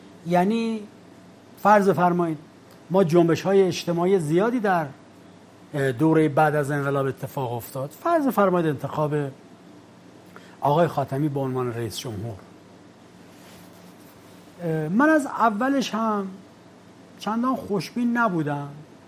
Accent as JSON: {"language": "Persian", "country": "Iran", "said": "من به عنوان یک ایرانی هر جای دنیا که میرم"}